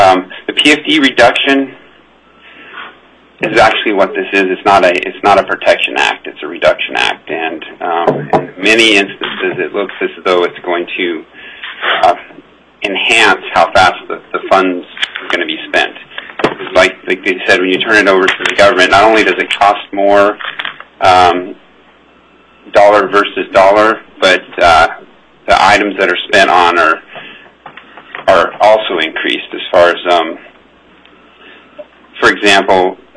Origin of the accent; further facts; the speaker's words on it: Wasilla, Alaska, United States; I'm from Wasilla.